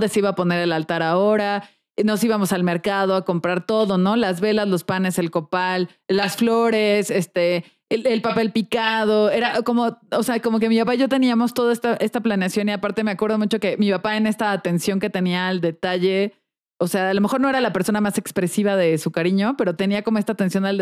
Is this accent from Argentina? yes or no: no; Guanajuato, Mexico; porque yo soy de Guanajuato, para que no, si no se acuerden, yo soy de Guanajuato.